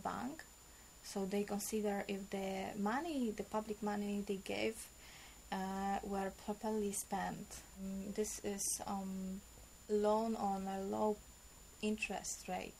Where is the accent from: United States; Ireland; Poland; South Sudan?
Poland; English is a second language; I came from Poland, and I represent Polish Green Network.